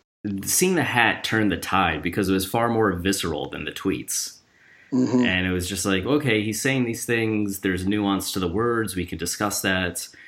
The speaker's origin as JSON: {"language": "English", "town": "Cleveland", "region": "Ohio", "country": "United States", "said": "where I'm originally from Cleveland"}